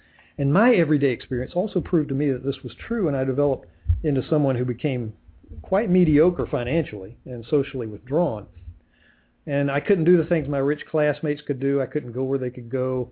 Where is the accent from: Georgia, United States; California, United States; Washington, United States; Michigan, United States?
Georgia, United States; Savannah; I grew up in Savannah. My parents were educated, but they were middle class Georgia citizens.